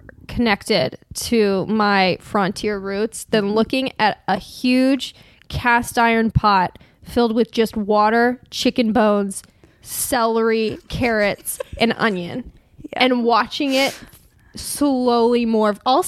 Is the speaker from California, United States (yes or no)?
yes; Los Angeles, California, United States; LA, baby.